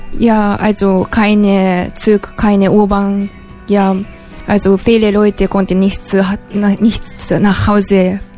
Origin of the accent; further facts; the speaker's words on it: Okayama, Japan; German is a second language; also born or lived in Tokyo; ich komme eigentlich ein bisschen schon Südstadt neben Hiroshima, heißt Okayama. Mhm. Also das ist meine Heimatstadt und aber ich wohnte 8 Jahre oder so schon in Tokio.